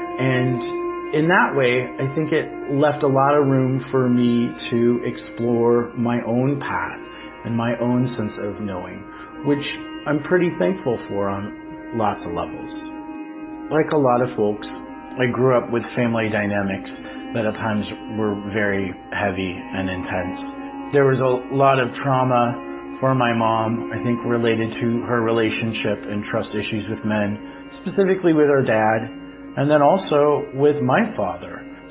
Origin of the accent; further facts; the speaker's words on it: Oregon, United States; also born or lived in Montana; I was born in Montana, but mostly grew up in Oregon. My parents divorced when I was 3 months old, so primarily I was raised by my mother along with my two older brothers.